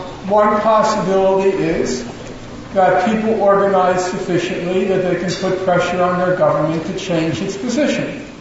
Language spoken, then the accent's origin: English; United States; As an American, as horrific as Israel's crimes are, they pale in comparison to what the U.S. does